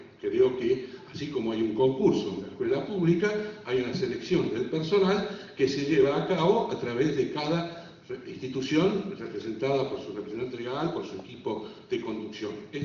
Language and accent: Spanish; Buenos Aires, Argentina; yo asumo como porteño, y cada uno como de cada jurisdicción asuma también su sentido de culpa